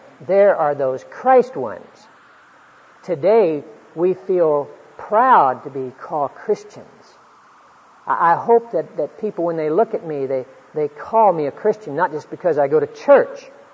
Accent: Oklahoma, United States; Now, all my life, I grew up here in Oklahoma, and from the time I was just a little titch, the British would say.

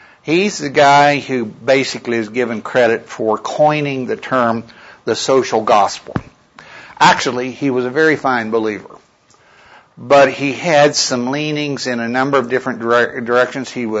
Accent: West Virginia, United States; I grew up in West Virginia as a young man.

